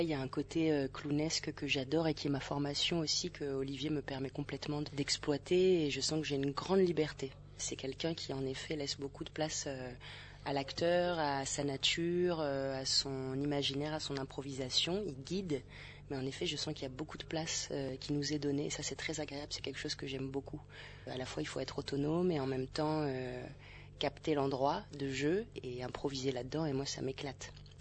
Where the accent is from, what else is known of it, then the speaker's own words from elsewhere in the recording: Nice, Provence-Alpes-Côte d'Azur, France; Quand j'avais 18 ans, moi je viens de Nice. J'étais au conservatoire de Nice